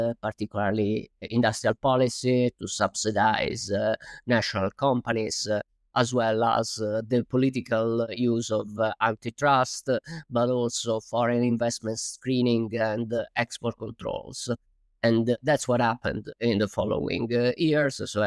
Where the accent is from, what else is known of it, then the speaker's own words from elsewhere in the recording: Sardinia, Italy; English is a second language; I am 40 years old. I'm from Sardinia in Italy, the Mediterranean island.